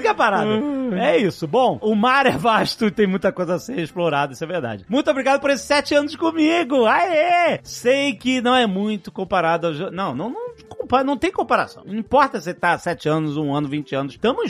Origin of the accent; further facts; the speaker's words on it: Rio de Janeiro, Brazil; Eu falei, a gente é carioca, pelo amor de Deus.